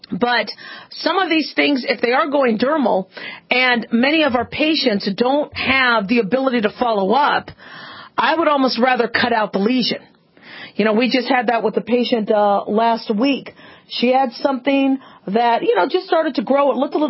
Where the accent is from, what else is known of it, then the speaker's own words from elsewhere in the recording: Phoenix, Arizona, United States; I remember, you know, growing up in Phoenix, Arizona, we had to do square dancing every year.